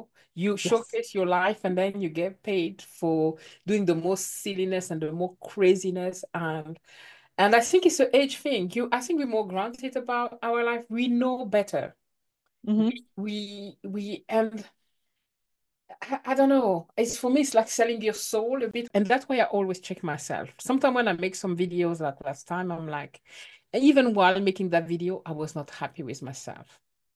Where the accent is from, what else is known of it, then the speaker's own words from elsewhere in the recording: France; English is a second language; We may be African, we grew up in France, we don't have the culture African anymore